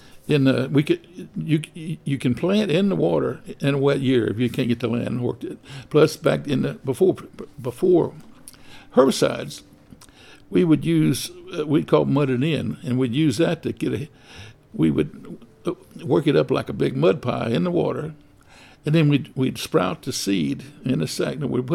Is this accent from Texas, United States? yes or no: yes; Winnie, Texas, United States; I was born in Port Arthur, Texas, but actually we lived in Winnie, Texas, south of Winnie.